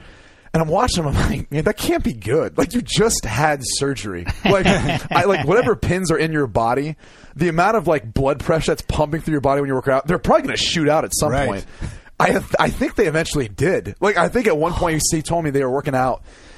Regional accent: Midwest, United States; I'm from the Midwest. I don't even know what good food is, but I like Chipotle.

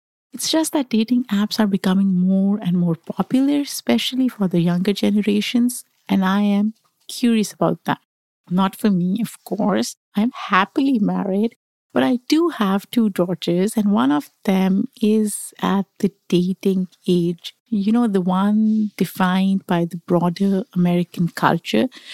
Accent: Pakistan; I was born and raised in Pakistan

